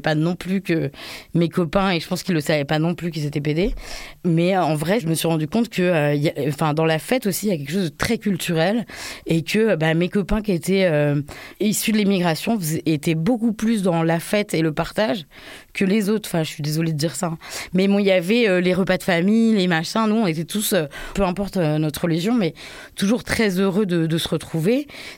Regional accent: France; je suis française, ma mère est née en France, ma grand-mère est née en France, mon arrière-grand-mère sont nées en France.

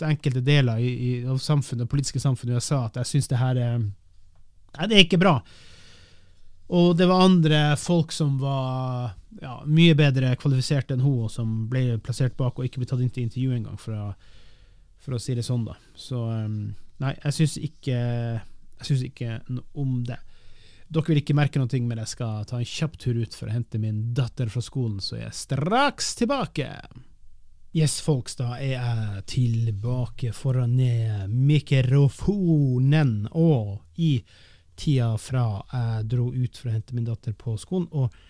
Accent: Finnmark, Norway; Som finnmarking selv, så synes jeg det er patetisk, latterlig flaut.

